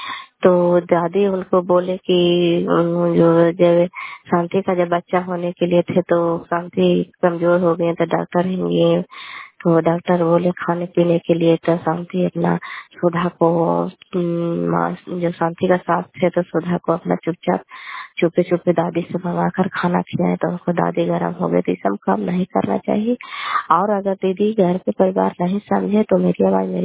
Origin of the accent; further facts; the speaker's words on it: Bihar, India; घर कल्याणपुर वाली वेलछी पंचायत प्रखंड चांडी जिला नालंदा का निवासी हूँ।